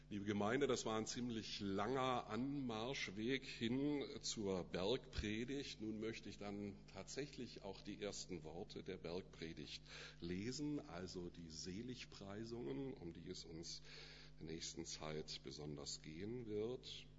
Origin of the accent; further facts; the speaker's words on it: Baden-Württemberg, Germany; now in Northern Germany; Dort, wo ich aufgewachsen bin, waren die Alpen zumindest bei schönem Wetter in Sichtweite. Wir haben in unserer Stadt einen Hausberg, der Hohentwiel.